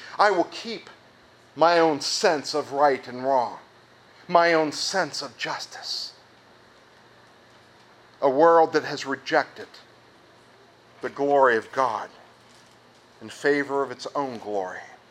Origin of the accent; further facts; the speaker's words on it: Ireland; it had gotten their Irish up, as we Irish would say.